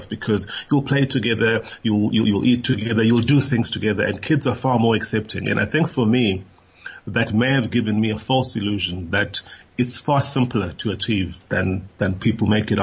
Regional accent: South Africa; as a young black South African growing up in South Africa, so many of us had never left the country.

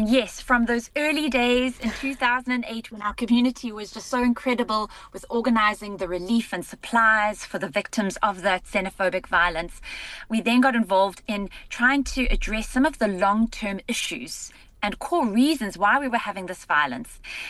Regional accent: Durban, KwaZulu-Natal, South Africa; also born or lived in Harare, Zimbabwe; So I was born in Harare in Zimbabwe, but I moved to Durban when I was very young and I went to school here and did my undergrad and then moved away to Cape Town and Johannesburg for a few years. And I came back to Durban in about 2011.

